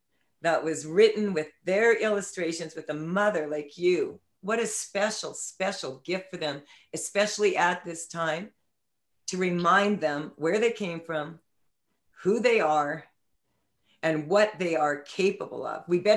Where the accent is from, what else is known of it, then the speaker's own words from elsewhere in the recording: Saskatchewan, Canada; I'm from Saskatchewan. There's no 100-year-old trees there.